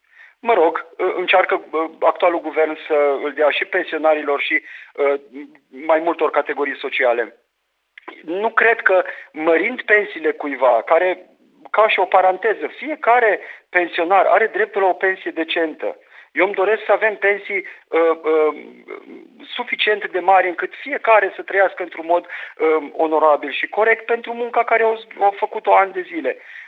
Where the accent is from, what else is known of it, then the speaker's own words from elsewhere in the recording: Romania; dar sunt român și asta e, sunt în țara aceasta.